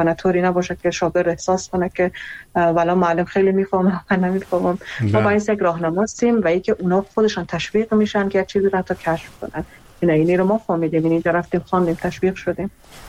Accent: Iran; خودم در ایران بزرگ شدم و اونجا درس خوندم

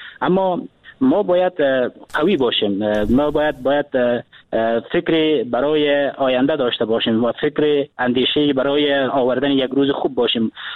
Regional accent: Afghanistan; به عنوان یک افغان، با عنوان یک جوان در وطن ما زندگی میکنیم

